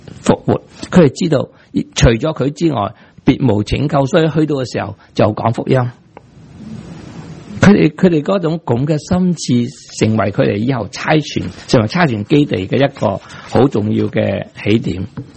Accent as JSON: {"language": "Cantonese", "country": "China", "lives_now": "United States", "said": "即好像我们中国人来了美国呢，很快就其实都不是很快的，下一代就快了，我们就慢一点开始讲英文，是吗？"}